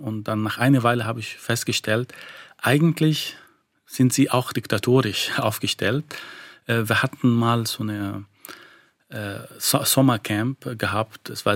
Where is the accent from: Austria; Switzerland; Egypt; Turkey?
Egypt; Ich habe Rassismus sogar als Kind erlebt, auch als Ägypter